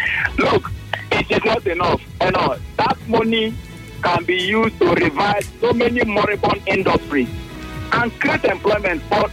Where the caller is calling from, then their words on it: Port Harcourt, Rivers, Nigeria; I'm calling from Port Harcourt.